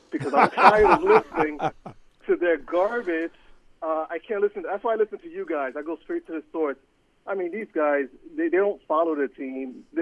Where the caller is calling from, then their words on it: Pennsylvania, United States; from Pennsylvania.